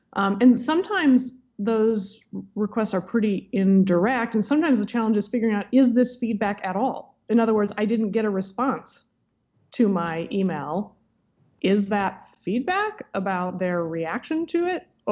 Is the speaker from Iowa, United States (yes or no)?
yes; Iowa, United States; also born or lived in Nebraska; So I am from Iowa and Nebraska. I went to college in California. I came to law school at Harvard, and I never quite escaped.